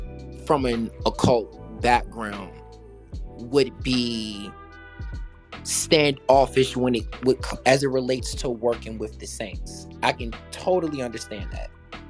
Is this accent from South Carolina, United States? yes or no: no; Virginia, United States; I am originally from Virginia, so my culture, and even as it relates to our Hoodoo practice, the saints are not necessarily involved or even spoken of at all. We are from a very Baptist or Protestant